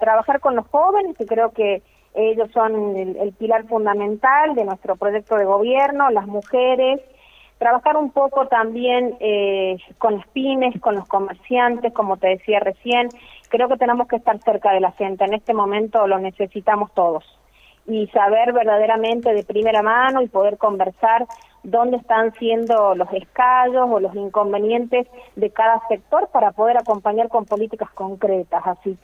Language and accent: Spanish; Catamarca, Argentina; también somos parte de Catamarca, y también encontrar esas herramientas para los jóvenes y las jóvenes de nuestra provincia y de mi departamento